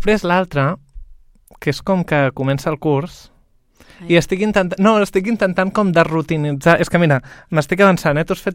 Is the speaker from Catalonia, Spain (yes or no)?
yes; Vilassar d'Alt, Catalonia, Spain; Jo no soc barceloní, soc de Vilassar d'Alt.